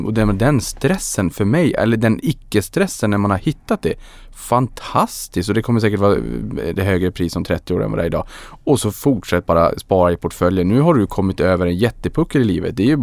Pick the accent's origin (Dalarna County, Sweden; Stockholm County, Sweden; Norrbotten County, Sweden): Norrbotten County, Sweden; Boden; Och i Boden där jag kommer ifrån, då lämnade man och gick från hus och hem.